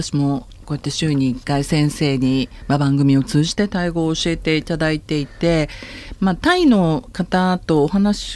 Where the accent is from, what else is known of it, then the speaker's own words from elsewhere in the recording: Hyogo, Japan; ちなみに有馬温泉があるのは兵庫県ですね。 あ、そうですね、 はい、あの、はい、私の出身県でございます。